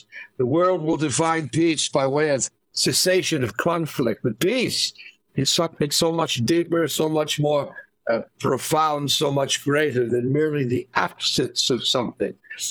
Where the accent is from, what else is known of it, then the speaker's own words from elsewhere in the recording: Philadelphia, Pennsylvania, United States; Do I say that like a good Bostonian? Heart? I'll do my best as a Philadelphian.